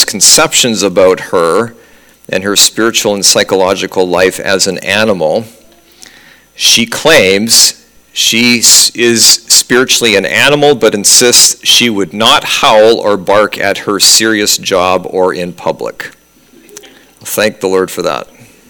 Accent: British Columbia, Canada; Okay, I'm from British Columbia, but stick with me here.

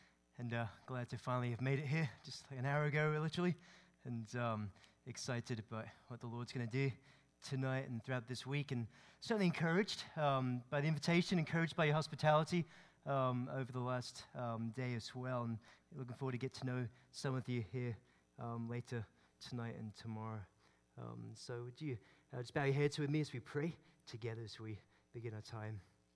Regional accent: Aberdeen, Scotland, United Kingdom; now in Louisville, United States; But I'm originally from Aberdeen, grew up in Aberdeen, right there on the northeast coast of Scotland.

